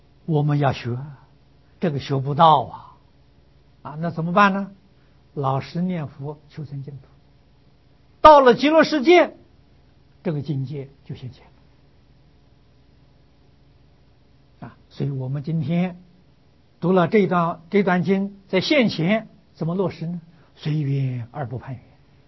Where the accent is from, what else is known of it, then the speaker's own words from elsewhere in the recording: China; 我们中国人常讲四方四维啊